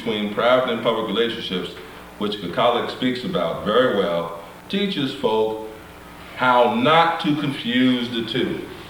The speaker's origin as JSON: {"language": "English", "town": "Brooklyn", "region": "New York", "country": "United States", "tie": "born or raised there", "said": "growing up in Bedford-Stuyvesant, being taught as an African-American that my fate was on my face"}